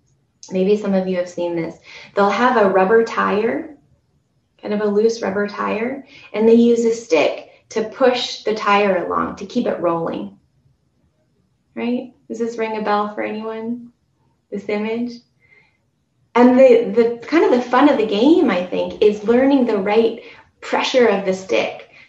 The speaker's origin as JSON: {"language": "English", "town": "Ashland", "country": "United States", "tie": "born or raised there", "said": "living here in my hometown in Ashland, I live about just a 10-minute walk from my parents."}